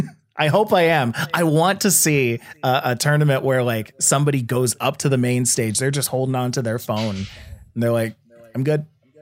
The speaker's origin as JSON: {"language": "English", "country": "Canada", "said": "I don't know, man. Like I'm Canadian, right? So I had access to the mobile version of Unite."}